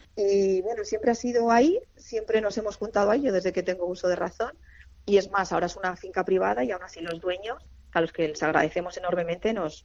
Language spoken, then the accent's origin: Spanish; Villalba, Spain; Yo soy de Villalba de toda la vida